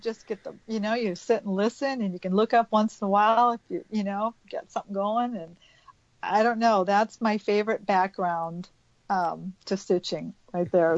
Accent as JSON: {"language": "English", "town": "Moline", "region": "Illinois", "country": "United States", "moved": "yes", "said": "I'm from Moline. But I've lived in Arizona now just 30 years."}